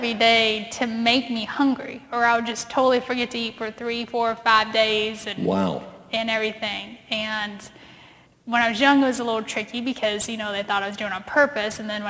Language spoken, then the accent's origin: English; San Diego, California, United States; born there; I was born in San Diego, California, and that's kind of the, you know, on the other coast, and you've got the ocean and the Navy base and all of that stuff.